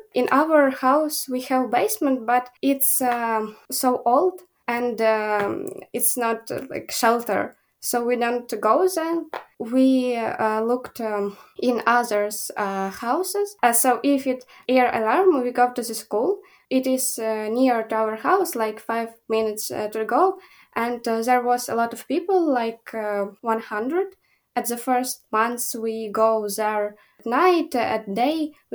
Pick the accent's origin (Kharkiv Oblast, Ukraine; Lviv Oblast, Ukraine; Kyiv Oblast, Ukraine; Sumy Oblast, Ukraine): Lviv Oblast, Ukraine; Lviv; I'm 16 years old. I'm from Lviv, Ukraine. It's a city in the west of Ukraine.